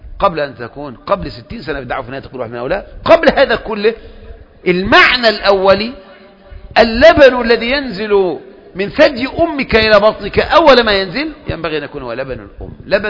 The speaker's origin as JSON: {"language": "Arabic", "region": "Kafr El Sheikh Governorate", "country": "Egypt", "said": "احنا من كفر الشيخ وكذا وكذا وكذا"}